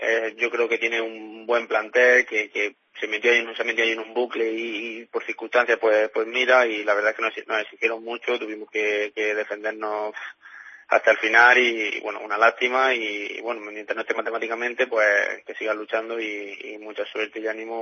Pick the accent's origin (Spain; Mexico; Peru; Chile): Spain; Galicia; somos de aquí de Galicia